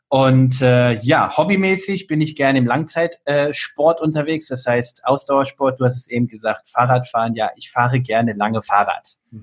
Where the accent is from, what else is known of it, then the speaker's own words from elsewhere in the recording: Bielefeld, North Rhine-Westphalia, Germany; now in Mannheim, Germany; Ich bin in Bielefeld aufgewachsen und aus familiären Gründen sind wir dann nach Mannheim gezogen